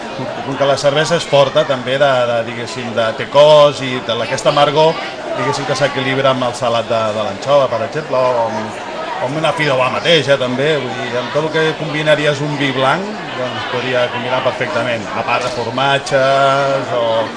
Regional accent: Tiana, Catalonia, Spain; No, nosaltres som de Tiana.

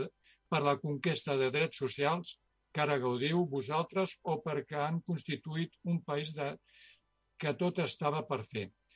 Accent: Tiana, Catalonia, Spain; Malauradament, el meu poble de Tiana

